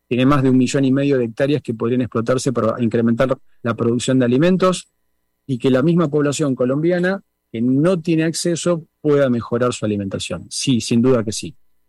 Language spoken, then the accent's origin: Spanish; Argentina; en mi caso como argentino, se da esta paradoja